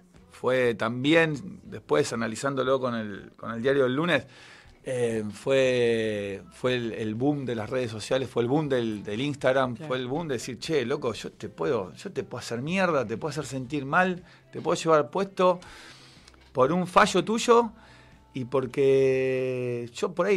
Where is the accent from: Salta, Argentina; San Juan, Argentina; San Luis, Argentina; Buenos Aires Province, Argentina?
Buenos Aires Province, Argentina; La Plata; born there; also born or lived in France; Soy medio gitano. No puedo estar siempre en el mismo lugar. Y el año 80 que nací, viví en La Plata hasta los 3 años. Después, en el 87, nos fuimos a ir a Francia.